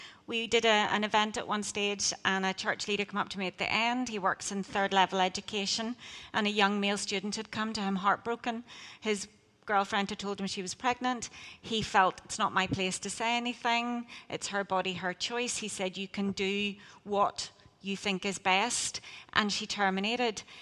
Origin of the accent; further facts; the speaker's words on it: Northern Ireland, United Kingdom; I'm from Northern Ireland, but I was across the water, so abortion was readily available.